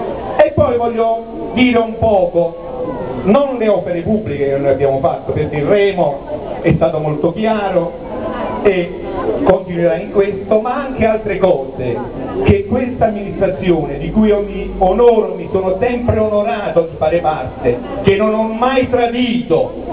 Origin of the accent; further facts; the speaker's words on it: Calvi Risorta, Campania, Italy; io sono di Petrulo ma sono un caleno e quindi ringrazio tutta Calvi di Sorda.